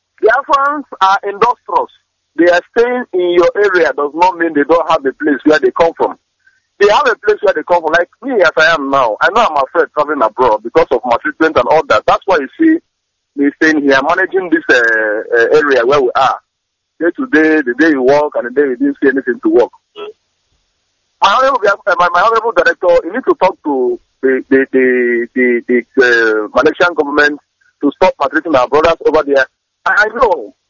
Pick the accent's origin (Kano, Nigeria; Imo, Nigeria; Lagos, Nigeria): Imo, Nigeria; Obeti; My own community where I come from. I come from Obeti. My community is called Obeti in Ohaji Ebema local government.